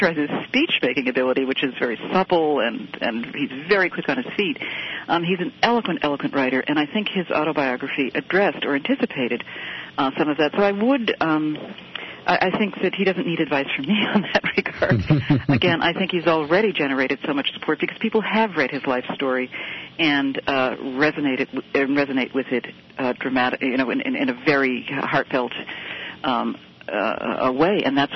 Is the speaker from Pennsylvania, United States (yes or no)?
no; Massachusetts, United States; I'm from Massachusetts, where we've had two candidates who have managed to have that broad support